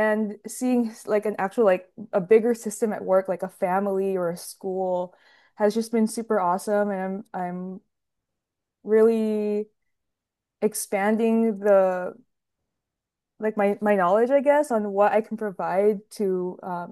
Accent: United States; my upbringing as a kid, because I am Filipino American, and I learned a lot about why my upbringing was the way it was.

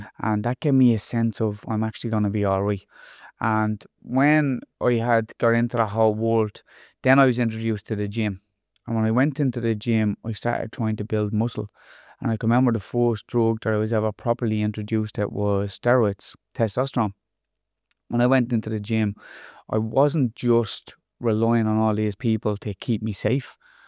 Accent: Dublin, Leinster, Ireland; So I grew up in Fatima Mansions, which is basically Dublin E, inner city Dublin, you might say. And when I grew up in a place that was like overrun with drugs and crime and criminality and a lot of people getting up to no good. We used to live in a block of flats

